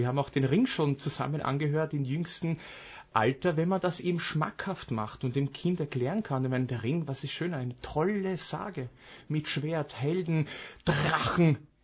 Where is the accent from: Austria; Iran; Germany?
Austria; Lower Austria; ich komme aus Niederösterreich